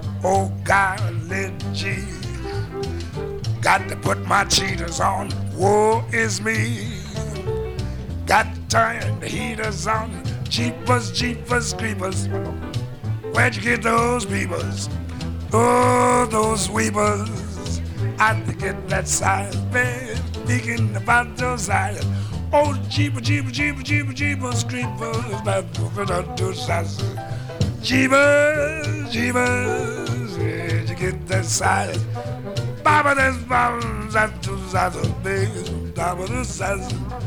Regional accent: New Orleans, Louisiana, United States; we're going to take a little trip down to my hometown, New Orleans, Louisiana.

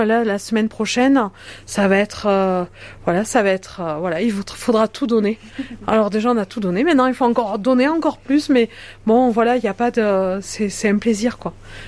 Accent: Langogne, Occitanie, France; born there; Moi, je suis donc lausérienne de naissance, langonnaise, je suis née à Langogne. Et bon, je suis revenue après tout un parcours d'une vingtaine d'années m'installer en Lozère.

